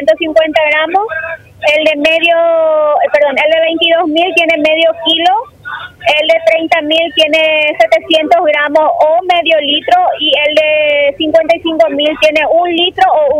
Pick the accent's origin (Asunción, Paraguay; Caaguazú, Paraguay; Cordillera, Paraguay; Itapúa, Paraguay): Caaguazú, Paraguay; De la casa, de Caguazú.